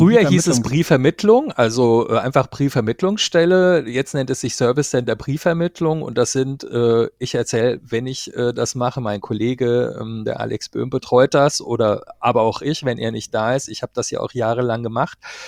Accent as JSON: {"language": "German", "town": "Marburg", "region": "Hesse", "country": "Germany", "tie": "born or raised there", "said": "Ich kann zwar nicht als Karnevalshochburg in meiner Heimatstadt Marburg glänzen"}